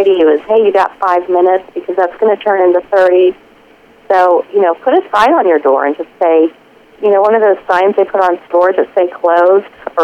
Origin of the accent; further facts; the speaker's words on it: Washington, District of Columbia, United States; here I am from Washington, D.C., where, you know, you would never see something like that.